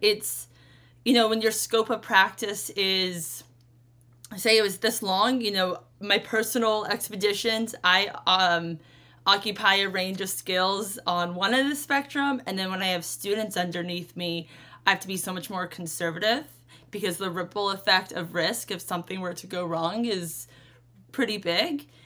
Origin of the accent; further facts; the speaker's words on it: the South, United States; I was a pretty passionate horseback rider growing up in the South.